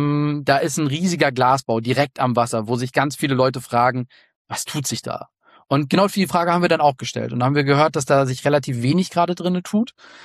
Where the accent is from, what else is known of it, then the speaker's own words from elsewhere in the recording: Mecklenburg-Vorpommern, Germany; Also ich bin auf Rügen aufgewachsen und habe dann relativ früh so nach dem Abi gemerkt, ich will irgendwo anders hin